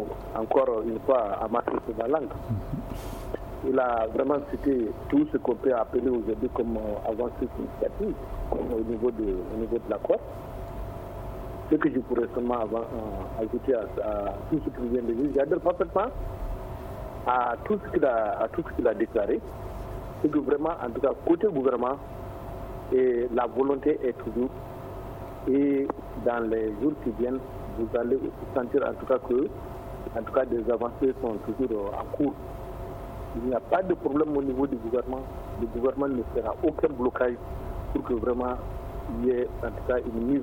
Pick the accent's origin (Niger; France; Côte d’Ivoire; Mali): Mali; nous sommes tous des Maliens